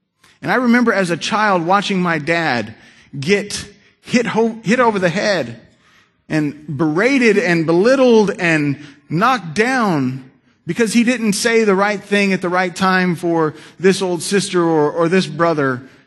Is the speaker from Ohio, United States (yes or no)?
no; Rancho Cordova, California, United States; I remember as a child, I grew up right here in Rancho Cordova.